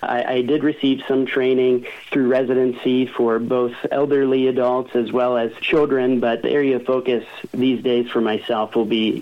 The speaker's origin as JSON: {"language": "English", "town": "Humboldt", "country": "United States", "tie": "born or raised there", "said": "Yes, I'm actually from Humboldt. I was raised all throughout my childhood here"}